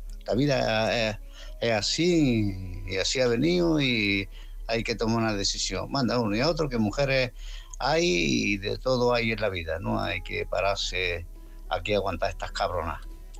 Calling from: Málaga, Andalusia, Spain; de Málaga.

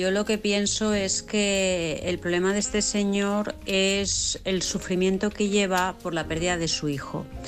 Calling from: Vilassar de Mar, Catalonia, Spain; de bueno, siempre os digo de Barcelona, pero realmente soy de Vilassar de Mar, de un pueblecito muy cerquita de Barcelona.

